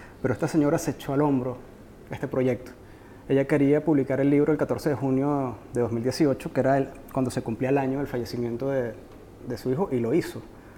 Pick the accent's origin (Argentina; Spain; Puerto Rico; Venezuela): Venezuela; sin perder de vista mi venezolanidad